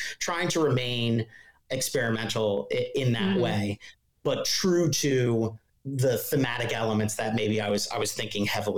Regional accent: Bethlehem, Pennsylvania, United States; and I grew up in Bethlehem, Pennsylvania, which is about an hour north of Philly.

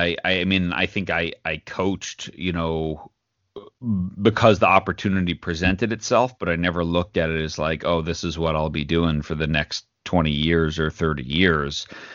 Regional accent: New York, United States; So I'm 47. So I grew up in New York on Long Island

